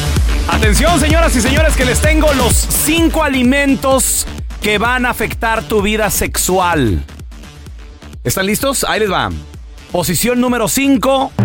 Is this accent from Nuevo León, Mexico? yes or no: no; Chihuahua, Mexico; Soy de Chihuahua, hermano